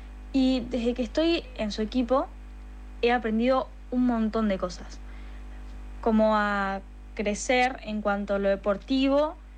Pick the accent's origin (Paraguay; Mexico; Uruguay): Uruguay; Montevideo; born there; soy pilota de karting y nací en Montevideo.